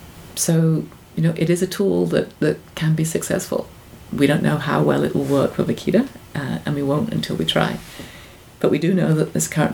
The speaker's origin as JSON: {"language": "English", "country": "United States", "said": "I'm an American. I'm sitting in California"}